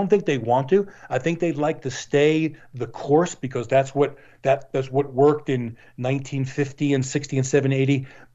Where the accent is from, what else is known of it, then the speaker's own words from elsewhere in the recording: New Jersey, United States; I grew up back in New Jersey in a home that had a Catholic theme to it.